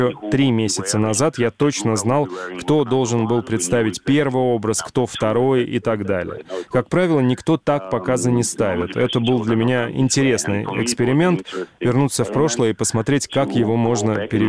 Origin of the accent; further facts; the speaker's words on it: Georgia; moved away as an adult; Я вырос в Грузии и жил там до 20 лет, так что Грузия была большой частью моего становления